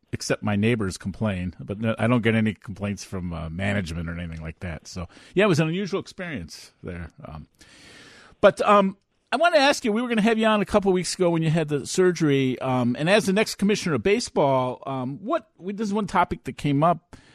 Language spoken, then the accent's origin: English; Chicago, Illinois, United States; I'm from Chicago. I don't get a lot of sun.